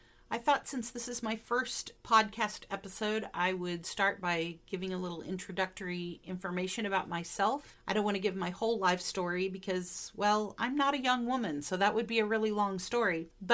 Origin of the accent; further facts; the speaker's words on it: Independence, Missouri, United States; born there; accent: Midwestern; I was born in Independence, Missouri in 1963.